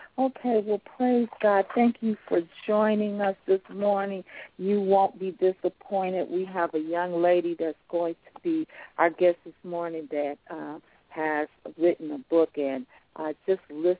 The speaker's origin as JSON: {"language": "English", "town": "Chicago", "region": "Illinois", "country": "United States", "tie": "born or raised there", "said": "My hometown is Chicago, and we were attending the same church"}